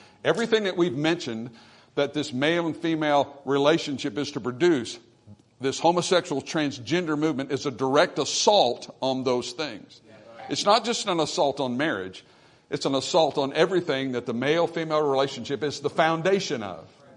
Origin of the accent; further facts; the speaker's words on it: United States; Listen, I'm an American.